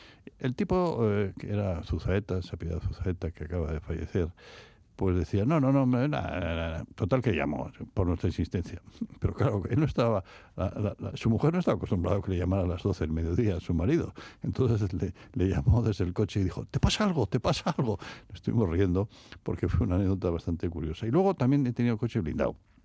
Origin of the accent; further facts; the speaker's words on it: Venezuela; born there; Bueno, yo nací en Venezuela, en el exilio de mis aitas